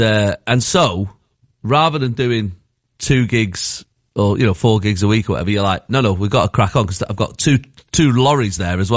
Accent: United States; we've got, you know, course, an American's going to let himself be known, you know.

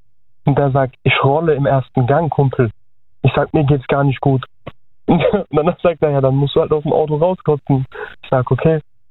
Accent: Heidelberg, Baden-Württemberg, Germany; Ich komme aus Heidelberg.

